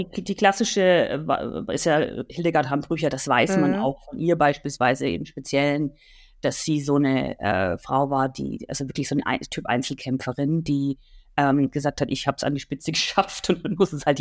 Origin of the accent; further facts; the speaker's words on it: Nuremberg, Bavaria, Germany; born there; Renate Schmidt, die ja auch aus meiner Geburtsstadt Nürnberg kommt